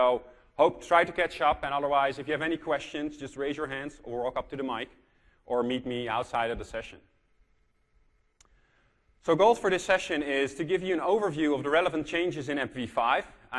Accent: Netherlands; I come from the Netherlands, a little country in Europe.

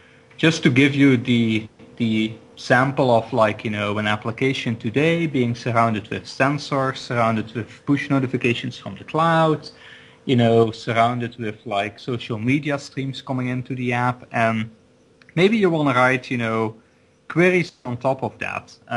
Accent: Belgium; I'm originally from Belgium, hence the funny sounding and looking name.

